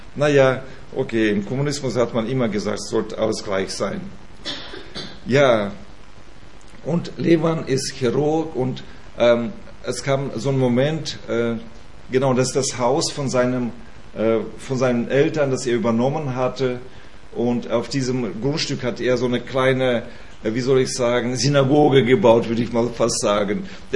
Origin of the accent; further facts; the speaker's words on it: Almaty Region, Kazakhstan; in Alma-Ata, das ist meine Heimat, wo ich geboren bin. So 40, 50 Kilometer entfernt bin ich geboren in Kasachstan.